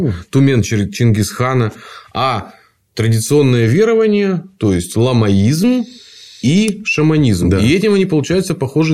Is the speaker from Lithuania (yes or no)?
no; Siberia, Russia; Ну, и, конечно же, как сибиряк изучал